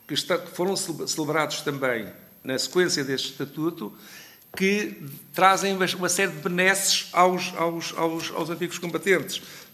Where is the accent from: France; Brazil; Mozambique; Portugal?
Portugal; Santarém; Eu sou de Santarém, resido em Santarém